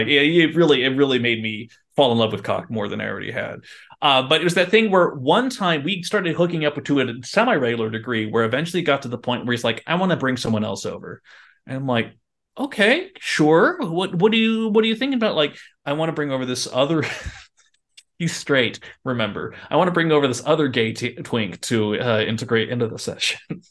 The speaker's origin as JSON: {"language": "English", "town": "Salt Lake City", "region": "Utah", "country": "United States", "tie": "born or raised there", "said": "I remember growing up in Salt Lake City, Utah, going to high school in Salt Lake City, Utah"}